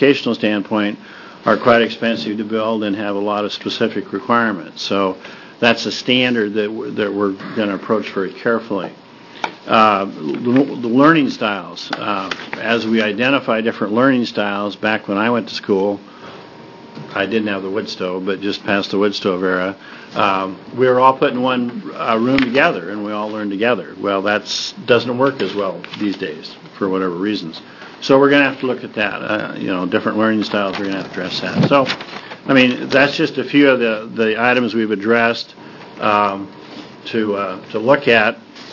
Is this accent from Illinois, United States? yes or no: no; Pendleton, Oregon, United States; good morning, Senators. I'm from Pendleton.